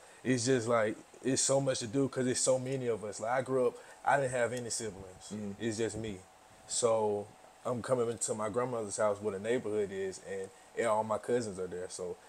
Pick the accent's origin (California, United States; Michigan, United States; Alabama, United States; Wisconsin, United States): Alabama, United States; Vincent; I'm from Vincent, Alabama. It's a small town in Shelby County, Alabama. It's like east of Birmingham.